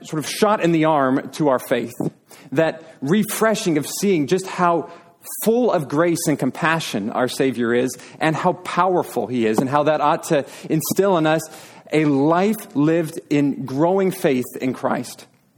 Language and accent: English; Wyoming, United States; I thought, that's my hometown. I could almost see my house in the background. I thought, and there's just these beautiful mountains that stretch from horizon to horizon. And you think, why would anybody live in flat, hot Texas? And then I remember what December and January are like in Wyoming